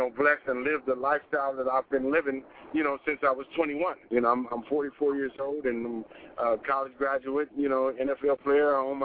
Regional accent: Los Angeles, California, United States; I'm born and raised in South Central LA.

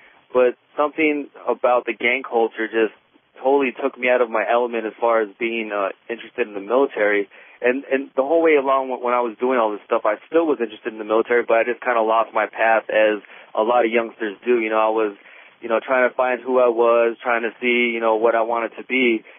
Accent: El Paso, Texas, United States; You know, I grew up on Fort Bliss, El Paso, Texas. You know, growing up on a military base, all you see is, you know, these tough-looking guys in uniform, you know, tactical vehicles all the time, and, you know, that really influences you.

